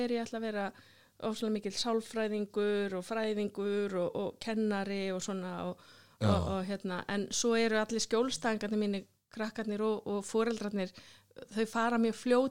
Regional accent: Reykjavík, Capital Region, Iceland; ég nú algjört borgarbarn ég alinn upp í Reykjavík og í Lauganesinu og bara ofsalega stabíl æska ég bara bjó í Lauganesinu fættist í hérna og bjó á Kleppsveginum lengst af og svo á Laugalæk þannig að ég flutti aldrei neitt

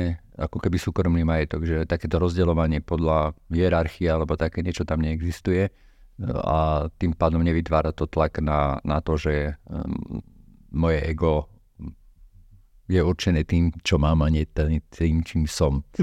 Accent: Žilina, Žilina Region, Slovakia; Vyrastal som na takom sídlisku v Žiline, kde som sa tiež cítil osamelý.

